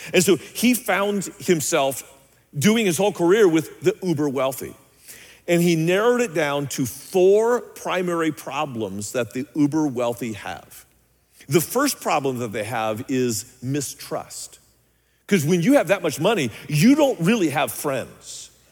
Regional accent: Phoenix, Arizona, United States; I'm from Phoenix. I'm coming here to escape.

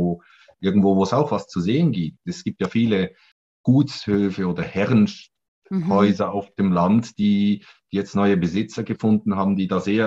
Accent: Switzerland; now in Lithuania; Ich habe nur die Schweizer Staatsbürgerschaft. Ich bin ein Schweizer in Litauen oder Exilschweizer oder wie das sagt, Auslandschweizer ist ja viel schöner.

